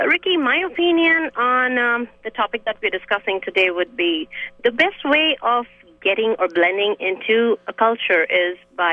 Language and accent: English; India; now in United States; I'm an Indian. Yep. Any which day, I'm an Indian. I'm going to be an Indian till I die.